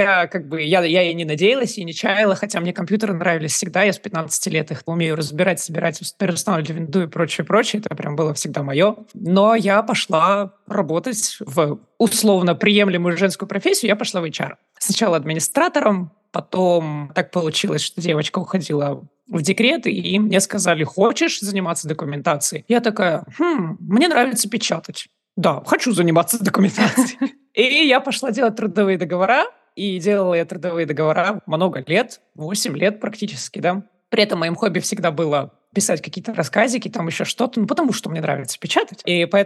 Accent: Kazakhstan; born there; Я родилась в Казахстане, закончила там университет

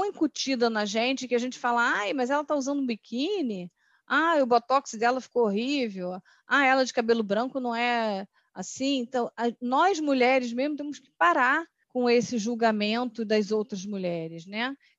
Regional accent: Rio de Janeiro, Brazil; de Rio de Janeiro, eu sou do Rio de Janeiro

